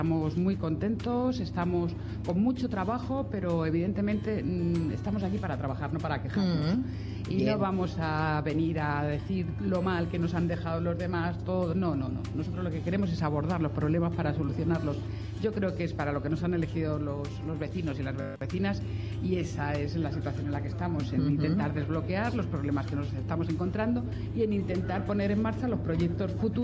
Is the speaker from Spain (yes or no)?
yes; Corcón, Spain; also born or lived in Germany; Mis padres emigraron a Alemania a trabajar en la fábrica de la ópera al lado de Frankfurt y mi hermano el mayor y yo nacimos allí. Yo vine a vivir al Corcón con meses.